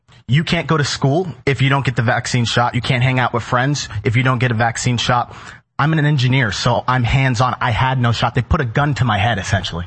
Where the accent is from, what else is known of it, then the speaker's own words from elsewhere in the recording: Connecticut, United States; I lived in New York, born and raised in Connecticut as well.